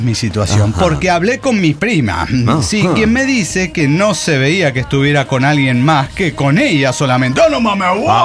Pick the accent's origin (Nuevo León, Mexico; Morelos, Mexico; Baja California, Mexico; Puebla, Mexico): Morelos, Mexico; Axochiapan; Porque Axochiapan ya, yo no quería pedos en Axochiapan. Mi pueblo es mi pueblo.